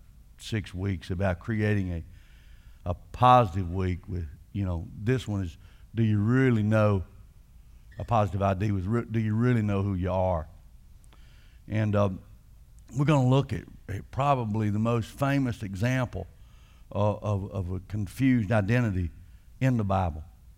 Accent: Rockmart, Georgia, United States; I was brought up in Rockmart where we were taught to get your head away from your body, close one nostril, and blow.

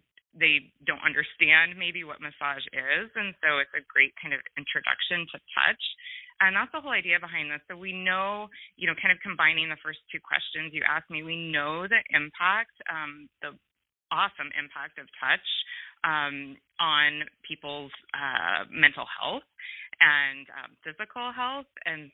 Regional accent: Portland, Oregon, United States; like I'm from Portland, Oregon, our rent is really high.

